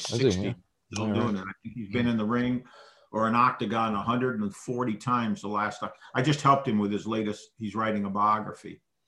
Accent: Waterloo, Iowa, United States; I grew up in Waterloo, Iowa, which is a real hotbed of wrestling.

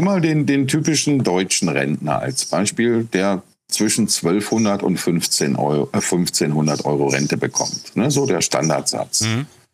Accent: Germany; Es ist eine ganz andere Mentalität, die wir als Deutsche vielleicht gar nicht im ersten Moment so verstehen.

